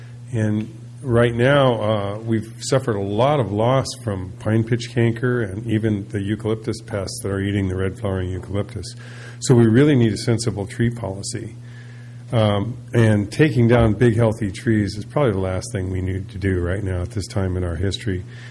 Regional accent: Morro Bay, California, United States; from Morro Bay.

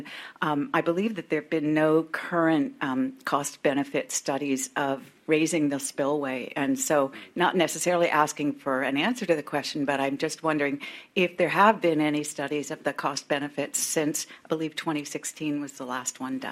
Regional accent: Grover Beach, California, United States; from Grover Beach. I very briefly was on the Zone 3 board, former mayor, planning commissioner, and council member.

